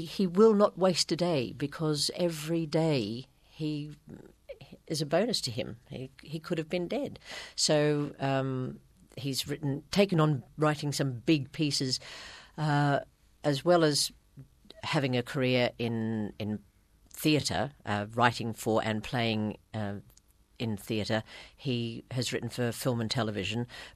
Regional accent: Brisbane, Queensland, Australia; now in Bribie Island, Australia; we decided to come back to Queensland, which is my home state, and to Brisbane, my hometown. But we actually came back to Bribie Island because they'd shifted from the little worker's cottage where I grew up in Paddington in Brisbane up to their beachside home in Bribie.

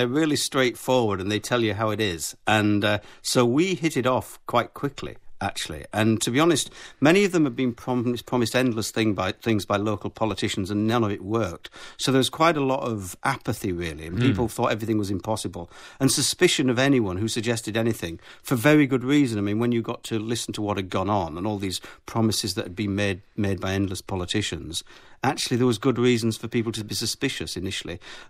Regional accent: Bradford, Yorkshire and the Humber, United Kingdom; I'm a Yorkshireman from Bradford, and I think Yorkshire people are nosy

